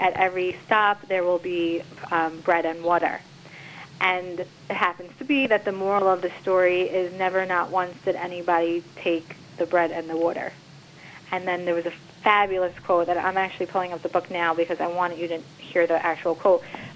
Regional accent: New Jersey, United States; Yeah, sure. So I grew up in New Jersey. I'm actually I call it a mixed breed.

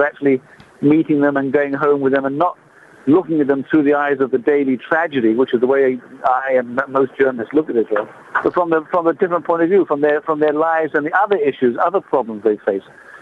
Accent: England, United Kingdom; But because I'm English, it's very hard for me

